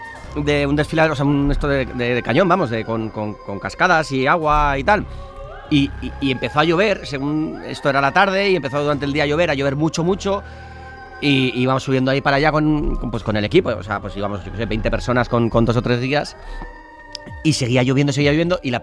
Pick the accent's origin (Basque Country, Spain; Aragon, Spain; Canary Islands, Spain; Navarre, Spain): Basque Country, Spain; San Sebastián; yo soy de Donosti, soy de hombre de mar, o sea, yo he nadado toda mi vida.